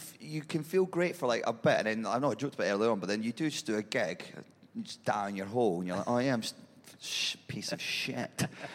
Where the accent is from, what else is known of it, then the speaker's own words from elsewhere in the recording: Edinburgh, Scotland, United Kingdom; I'm from Edinburgh, yeah.